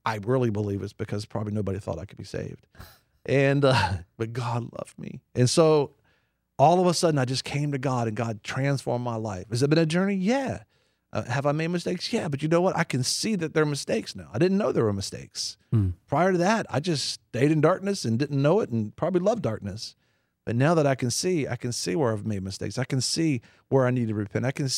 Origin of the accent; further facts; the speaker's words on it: United States; I mean, I'm an American.